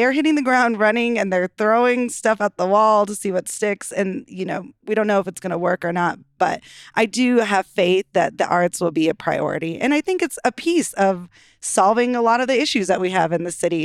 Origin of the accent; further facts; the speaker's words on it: Denver, Colorado, United States; how I grew up in Denver.